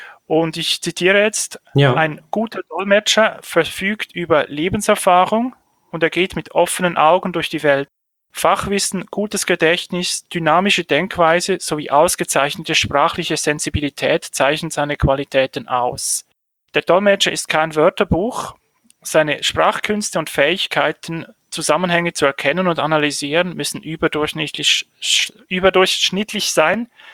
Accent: Lucerne, Switzerland; Ich komme aus der Schweiz, aus Luzern.

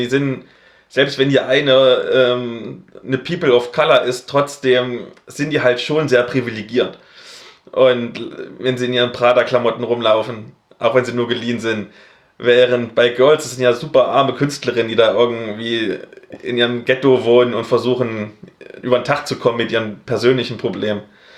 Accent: East Germany, Germany; Als Ossi habe ich immer Minderheitenprobleme.

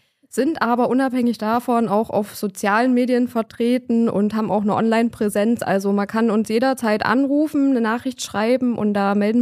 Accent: Thuringia, Germany; Also wir kommen beide tatsächlich nicht aus Gera, aber aus der Umgebung.

